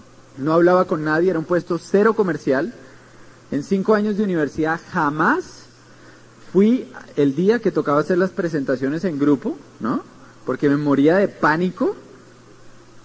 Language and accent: Spanish; Dominican Republic; born there; Yo nací en República Dominicana.